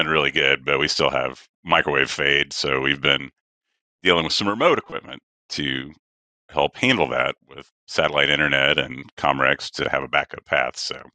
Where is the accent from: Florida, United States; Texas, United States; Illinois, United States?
Florida, United States; Panama City; when I was growing up in Panama City, we would do broadcasts from clubs on Panama City Beach